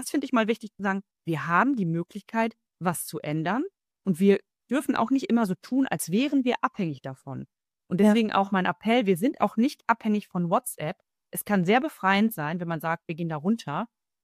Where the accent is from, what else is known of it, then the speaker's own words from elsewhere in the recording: Nordhorn, Lower Saxony, Germany; Also bei uns ist es ja noch kleiner, ich komme nur aus Nordhorn, ist gar nicht so weit weg von Bielefeld.